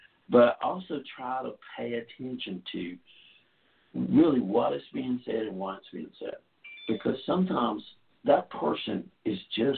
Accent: the South, United States; where I was assumed, because I was white and from the South, that I would listen to this guy talk his racist

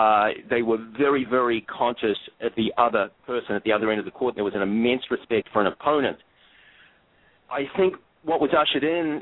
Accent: New Zealand; it was interesting being caught right in the middle of that as a New Zealander

